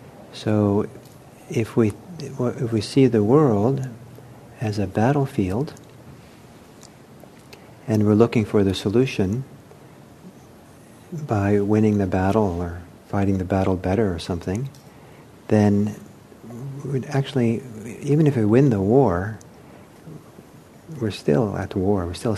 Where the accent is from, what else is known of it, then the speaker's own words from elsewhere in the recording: United States; I grew up in America, so I mean, I probably picked up a few macho values